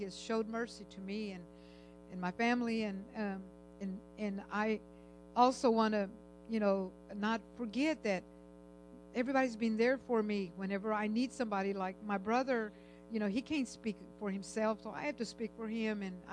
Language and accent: English; Texas, United States; now in Arkansas, United States; And I tell you what, I'm from Texas, and I have never had the opportunity to drive with a Texas license